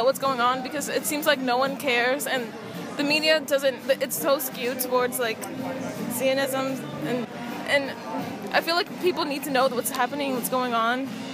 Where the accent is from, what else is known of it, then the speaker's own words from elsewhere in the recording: Pakistan; I'm not Palestinian, I'm from Pakistan